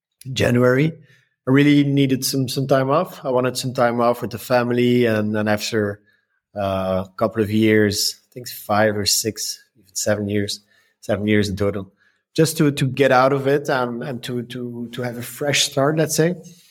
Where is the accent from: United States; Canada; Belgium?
Belgium; Ghent, Flanders; also born or lived in Brussels; I'm a simple guy from Belgium. I grew up in Ghent, but I lived in Brussels for about 15 years.